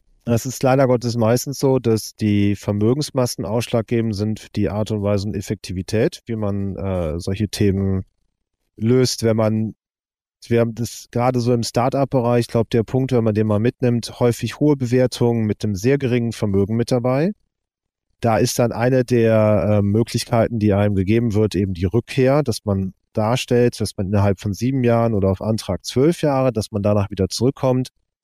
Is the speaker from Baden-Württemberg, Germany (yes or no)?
no; Cologne, North Rhine-Westphalia, Germany; als Kölner